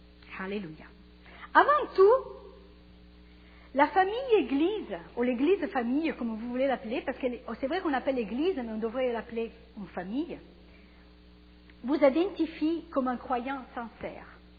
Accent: Italy; Je suis italienne, mais surtout, je fais partie de la famille de Dieu.

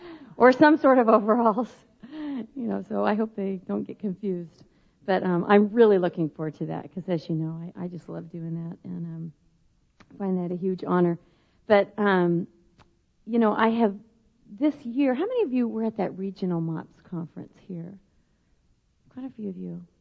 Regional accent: Midwest, United States; And, you know, I grew up in the Midwest, so I remember that, just that white.

